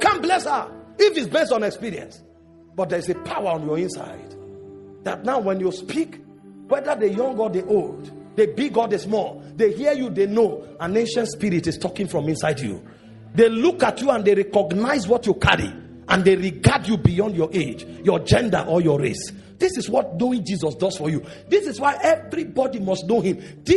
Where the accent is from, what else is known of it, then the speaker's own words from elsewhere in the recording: Benue, Nigeria; I wasn't born in Lagos. I wasn't born in Port Harcourt. I wasn't born in Ibadan. I wasn't born in Abuja. I came from Benue.